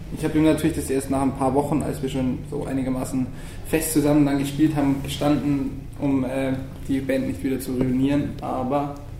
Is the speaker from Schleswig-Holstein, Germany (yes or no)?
no; Bavaria, Germany; now in Munich, Germany; ich komme auch nicht aus München, ich komme direkt von der österreichischen Grenze und ich bin nach München gekommen